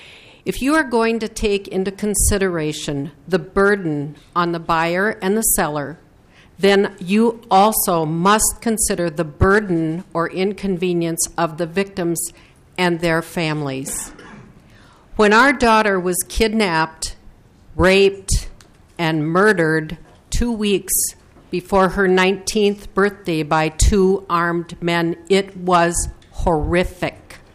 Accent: Duluth, Minnesota, United States; I'm from Duluth, Minnesota.

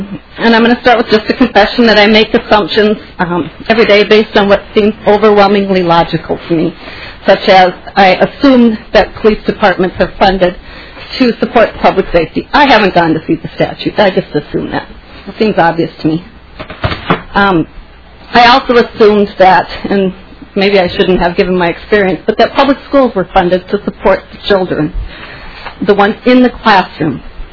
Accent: Woodbury, Minnesota, United States; I am from Woodbury, and I am here as a taxpayer.

